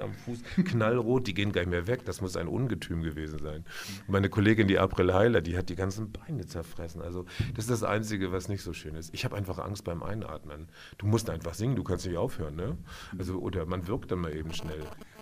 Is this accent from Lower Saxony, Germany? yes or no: no; Eutin, Schleswig-Holstein, Germany; Ich habe letztes Jahr selber in meiner Heimat in Eutin inszeniert